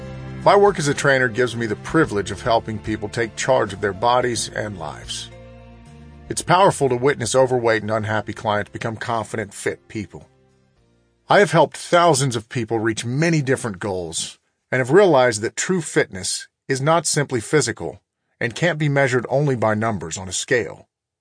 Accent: Corpus Christi, Texas, United States; I grew up in and around Corpus Christi, Texas, and spent most of my childhood playing outdoors.

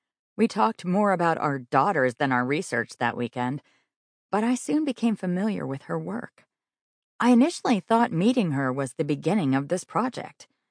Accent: Appalachia, United States; accent: Southern Appalachian; very aware of my Southern Appalachian accent and the inability of my mouth to keep up with my mind

